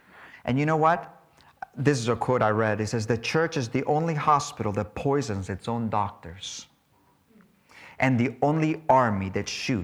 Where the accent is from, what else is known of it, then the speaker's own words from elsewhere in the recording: Capdepera, Balearic Islands, Spain; when I grew up in Capdepera, it was maybe, I don't know, 40 of us in the whole school.